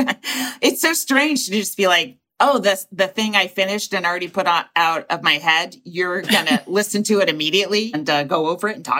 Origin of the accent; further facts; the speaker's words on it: Walnut Creek, California, United States; now in New York, United States; Yeah. I started in 87 and I was from Walnut Creek.